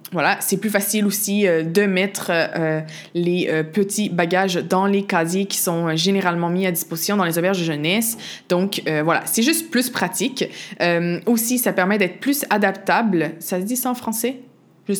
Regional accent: Quebec, Canada; j'ai grandi au Québec, mais mon père est portugais et il vit au Portugal. Et donc, on passait beaucoup d'été au Portugal.

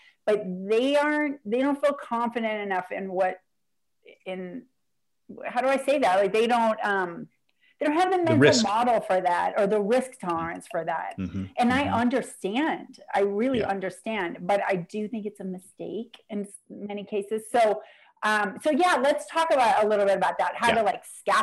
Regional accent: United States; now in El Salvador; because I'm here in El Salvador, you know, and I'm come from the United States, so I have a different mindset.

